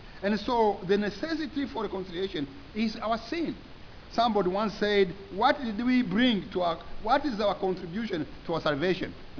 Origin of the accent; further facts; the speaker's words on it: Rwanda; born there; when I was born in Rwanda, of course, our traditional belief was that new life or life itself